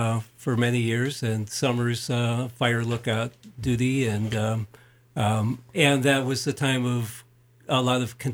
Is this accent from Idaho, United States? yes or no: yes; Coeur d'Alene, Idaho, United States; when I grew up in Coeur d'Alene, and when I wanted to go to college, and of course my parents wanted me to stay in Coeur d'Alene